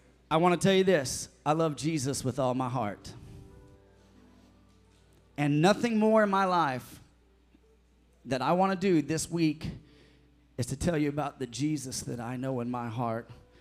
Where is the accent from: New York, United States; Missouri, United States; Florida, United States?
Missouri, United States; Potosi; I was born here in Missouri. I was born 30 miles from this spot in Potosi, Missouri.